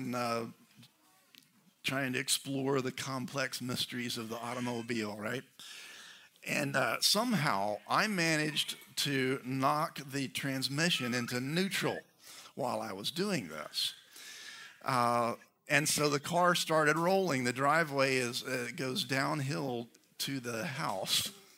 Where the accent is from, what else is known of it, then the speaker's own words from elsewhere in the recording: Alabama, United States; my boyhood growing up in Alabama